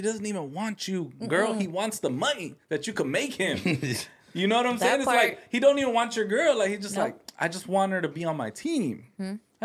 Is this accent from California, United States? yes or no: yes; Los Angeles, California, United States; We're like, oh, I'm from L.A.